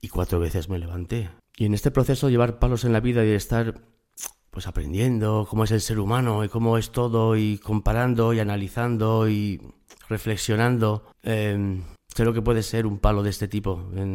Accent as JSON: {"language": "Spanish", "country": "United States", "tie": "born or raised there", "said": "por lo menos yo me crié en Estados Unidos"}